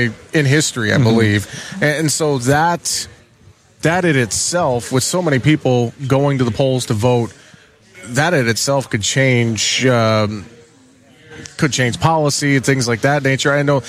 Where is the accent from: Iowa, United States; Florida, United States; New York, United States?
Iowa, United States; I'm from Iowa as well.